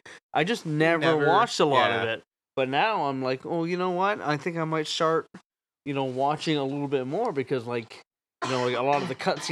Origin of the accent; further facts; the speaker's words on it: Corinth, Maine, United States; I live in fucking Maine, but I come from Corinth where cows outnumber people 40 to 1.